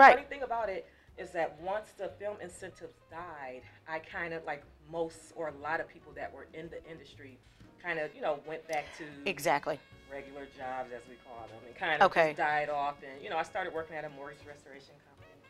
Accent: Detroit, Michigan, United States; kind of reluctant because I'm from Detroit.

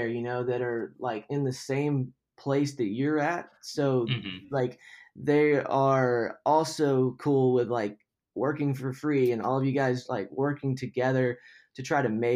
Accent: Cleveland, Georgia, United States; Yeah, I grew up in Cleveland, Georgia.

